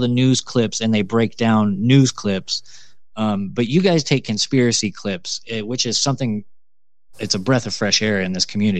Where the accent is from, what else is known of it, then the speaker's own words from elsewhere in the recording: California, United States; you're also an anti 49er fan because we're both from the Bay Area.